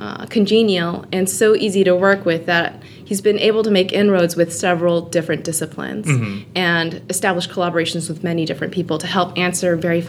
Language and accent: English; Michigan, United States; also born or lived in California; I grew up in Michigan, and after going to college at MIT, where I majored in chemistry, I ended up deciding to go to grad school in chemistry. I went across the country to California, to Caltech